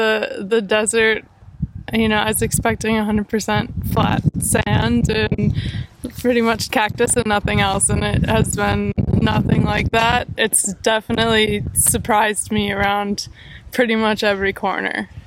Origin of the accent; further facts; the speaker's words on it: Wisconsin, United States; I'm from Wisconsin, and this is my first thru hike.